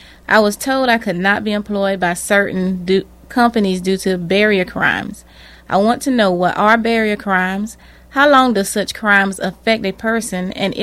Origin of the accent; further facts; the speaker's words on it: Richmond, Virginia, United States; I'm from Richmond, Virginia.